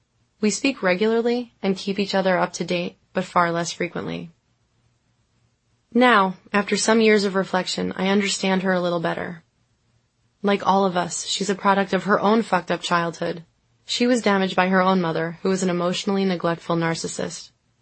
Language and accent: English; Long Island, New York, United States; also born or lived in Manhattan, New York; I was born in Manhattan, and after spending the first several years of my life here, I had to admire it from the far reaches of suburban Long Island for the rest of my childhood and teen years.